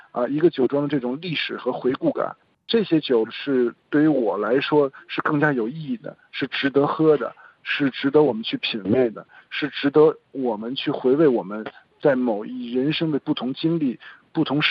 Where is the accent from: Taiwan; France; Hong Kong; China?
France; Avignon, Provence-Alpes-Côte d'Azur; 我在南法长大，阿维尼翁，